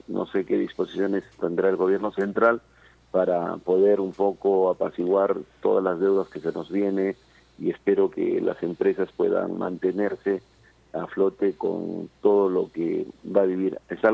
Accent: Peru; como buenos peruanos nosotros queremos seguir trabajando

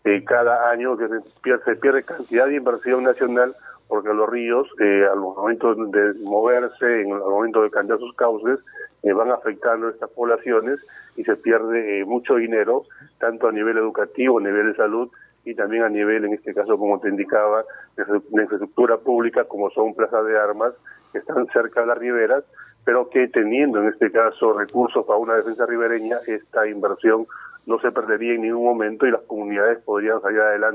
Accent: Yurimaguas, Loreto, Peru; un diputado de Alto Amazonas, de Yurimaguas, de donde soy en este caso

